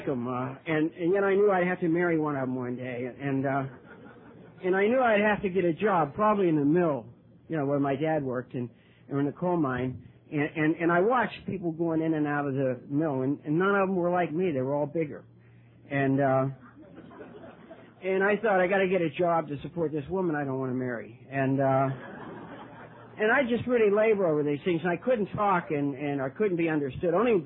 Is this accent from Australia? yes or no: no; Ireland; The eldest son in a family of 11 children. I'm Irish.